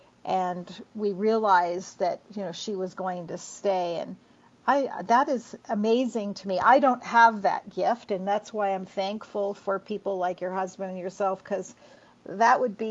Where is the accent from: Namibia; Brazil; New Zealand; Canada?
Canada; now in United States; I grew up in Canada and I live in America